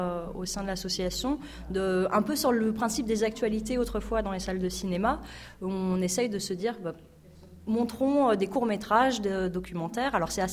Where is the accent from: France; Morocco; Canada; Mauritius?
France; Dol-de-Bretagne, Brittany; now in Rennes, France; Moi-même, je suis originaire de Dole. Bon, maintenant, je vis à Rennes